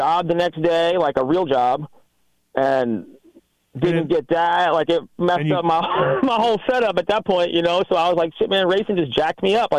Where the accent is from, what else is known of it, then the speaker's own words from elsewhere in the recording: New York, United States; now in Florida, United States; The girl that I'm engaged to now is from New York, from my hometown also.